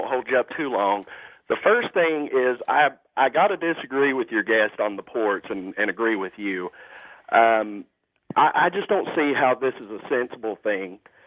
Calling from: Dayton, Ohio, United States; I'm calling you from Dayton, Ohio.

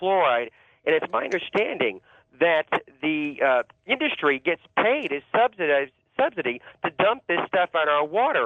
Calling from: Pacific Beach, California, United States; I'm calling from Pacific Beach, California.

